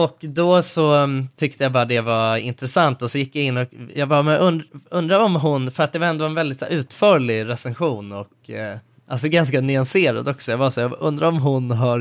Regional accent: Sweden; jag är svensk.

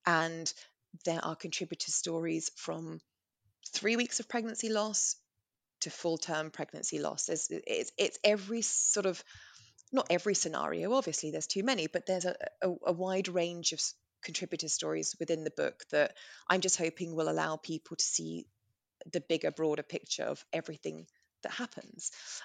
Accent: England, United Kingdom; We're English, right?

